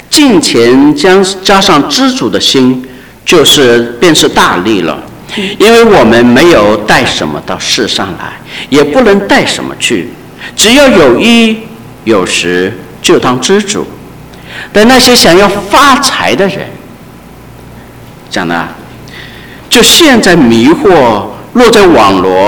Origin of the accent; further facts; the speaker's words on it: China; 但我想我们中国人都有很好的这个财政的预算，不至于如此。